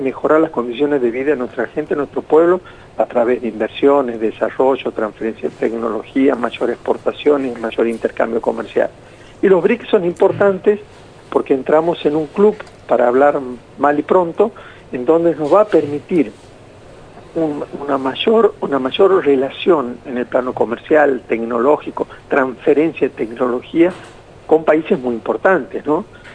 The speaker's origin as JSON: {"language": "Spanish", "region": "Santiago del Estero", "country": "Argentina", "said": "Completa, de Santiago del Estero."}